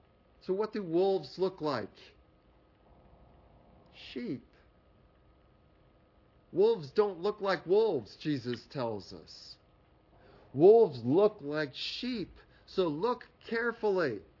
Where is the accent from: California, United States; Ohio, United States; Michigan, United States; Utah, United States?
Ohio, United States; You know, I'm from Central Ohio, so I know what people's thing is.